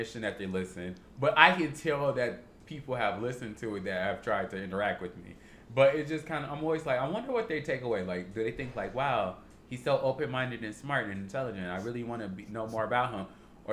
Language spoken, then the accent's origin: English; Chicago, Illinois, United States; I had told her, I was like, oh yeah, I'm from Chicago.